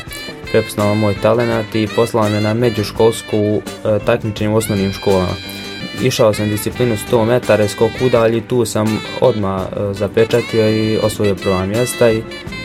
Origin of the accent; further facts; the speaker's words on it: Brčko, Brčko District, Bosnia & Herzegovina; iz Brčkog sam